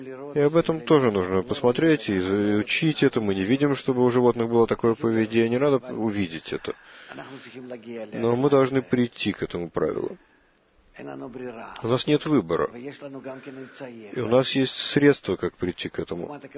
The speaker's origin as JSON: {"language": "Russian", "town": "Ramat HaSharon", "region": "Central District", "country": "Israel", "said": "я из Рамат-ха-Шарона, гость."}